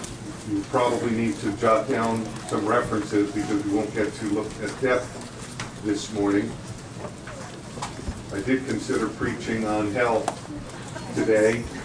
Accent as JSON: {"language": "English", "town": "New York City", "region": "New York", "country": "United States", "tie": "born or raised there", "said": "I grew up in New York City. I live just a few minutes outside of Manhattan now."}